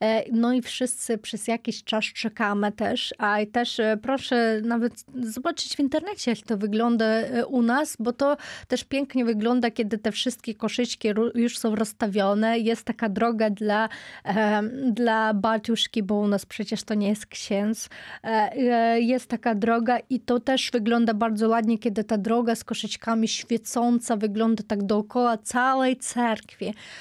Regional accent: Ukraine; W tym regionie, z którego ja pochodzę, a pochodzę z centrum Ukrainy, nie było takiej tradycji.

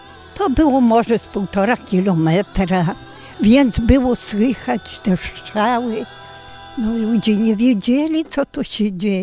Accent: Warszawka, Volyn Oblast, Ukraine; Pochodzę z Wołynia, wieś Warszawka, powiat Gorochów, województwo Łódź. Moja wieś miała 42 numery.

